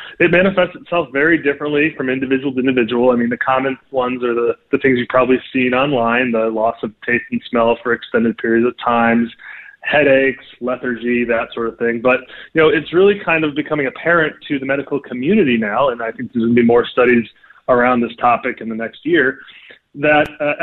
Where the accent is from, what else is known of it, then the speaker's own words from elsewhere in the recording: United States; it's just very troubling to me as an American